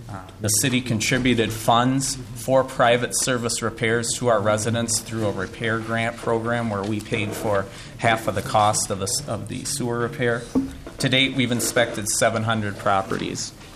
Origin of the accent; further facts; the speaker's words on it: West St. Paul, Minnesota, United States; I'm from West St. Paul.